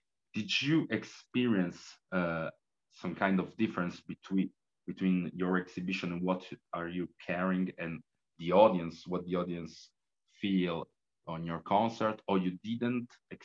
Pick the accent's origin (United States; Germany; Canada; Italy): Italy; Turin, Piedmont; English is a second language; I come from Torino, and Torino is also a working class reality, not this big town, but not that little. And it's surrounded by forests and woods and stuff.